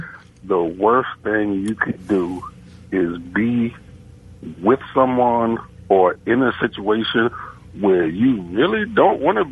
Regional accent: New York, United States; I told people I grew up in New York

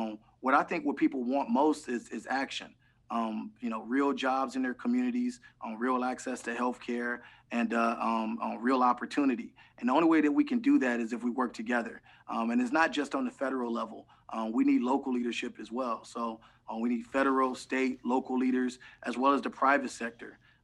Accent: Cleveland, Ohio, United States; like the community I grew up in Cleveland, Ohio, changed and revitalized

